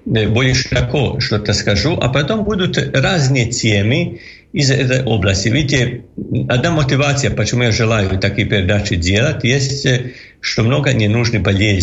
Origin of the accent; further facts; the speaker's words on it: Croatia; Russian is a second language; я католик, лекарь из Хорватии. В школе учил русскую мову 8 років, а украинский тоже совсем могу сказать, что понимаю, только не умею все говорить